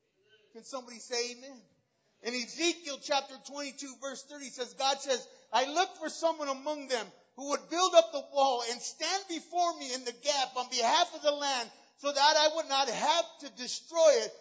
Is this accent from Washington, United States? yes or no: no; Hawaii, United States; You a Mexican? I said, nah, I'm Hawaiian. People believed that I was Samoan.